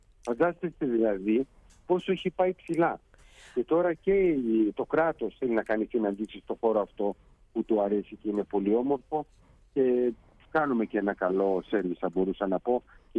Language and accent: Greek; Greece; εγώ σαν Έλληνας